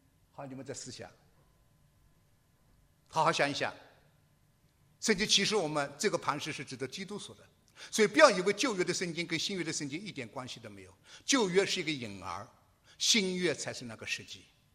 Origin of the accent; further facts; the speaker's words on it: Shanghai, China; 我是上海人